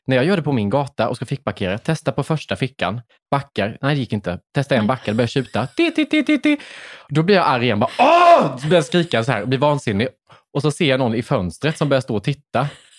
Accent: Värnamo, Jönköping County, Sweden; i min hemstad

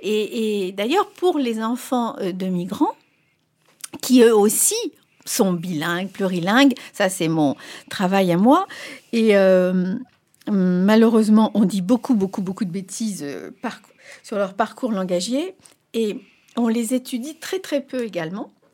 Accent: France; ça ne m'enlèvera pas le fait que je suis un petit français

